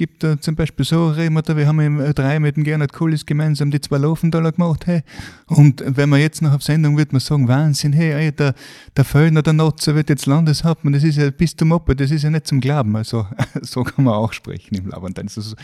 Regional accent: Carinthia, Austria; ich bin ja im Lavandal aufgewachsen und wir waren ja Kärnten schon, war immer das belächelte Bundesland.

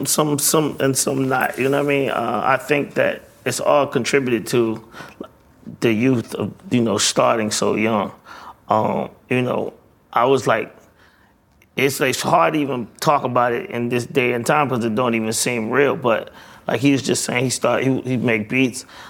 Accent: College Park, Georgia, United States; I am from College Park. I'm from Atlanta, like, right?

